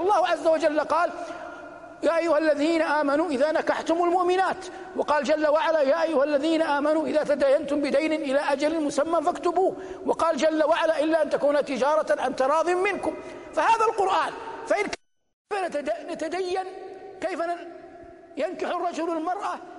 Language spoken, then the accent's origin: Arabic; Saudi Arabia; لكن بلادنا المملكة العربية السعودية